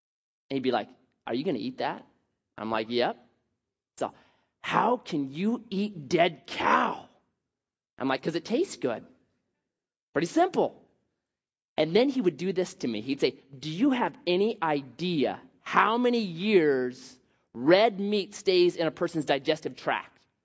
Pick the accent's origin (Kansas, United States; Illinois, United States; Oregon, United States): Oregon, United States; I was raised in Southern Oregon, conservative Southern Oregon